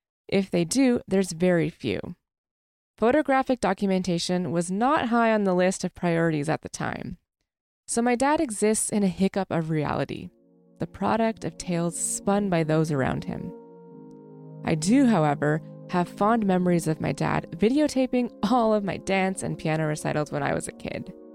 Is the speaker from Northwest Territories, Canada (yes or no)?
no; Ottawa, Ontario, Canada; born there; he met my mom and they got married in Ottawa and had me